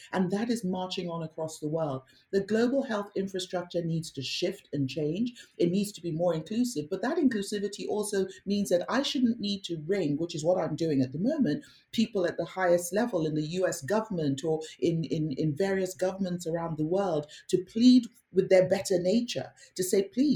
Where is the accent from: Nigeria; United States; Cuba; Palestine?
Nigeria; now in Fiji; You know, my home country, Nigeria, needs 100 million like yesterday. My adopted country of Fiji